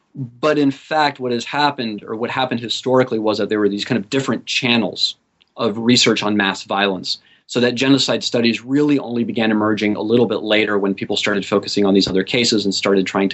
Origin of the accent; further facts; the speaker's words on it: Argentina; this was particularly salient for me growing up in Argentina. So I lived in Argentina shortly after the end of the junta period and during the first democratic period.